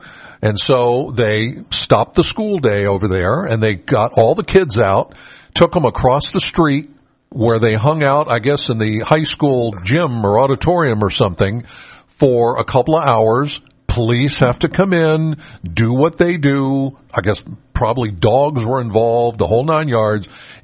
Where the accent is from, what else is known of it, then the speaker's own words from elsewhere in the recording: Penns Valley, Pennsylvania, United States; Now, Scott here, I'm from Penns Valley.